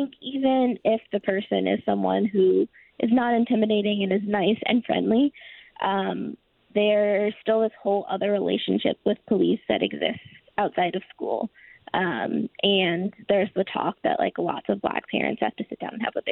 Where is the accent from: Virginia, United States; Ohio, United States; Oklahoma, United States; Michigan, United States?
Ohio, United States; Cleveland; I grew up in Cleveland. We had like 3 or 4 officers.